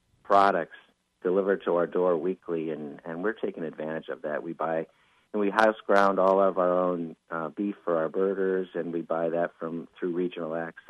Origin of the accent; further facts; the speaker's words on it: Ithaca, New York, United States; I grew up in Ithaca, outside of Ithaca and Dryden. I went to high school in Dryden and just loved the Finger Lakes